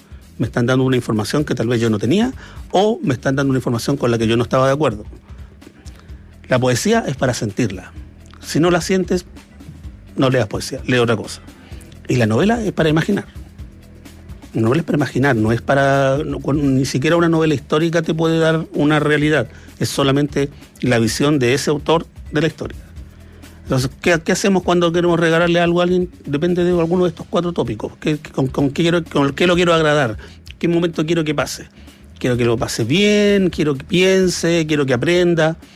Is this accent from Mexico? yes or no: no; Chile; ¿Con qué libro podríamos representar cómo somos los chilenos y por qué somos?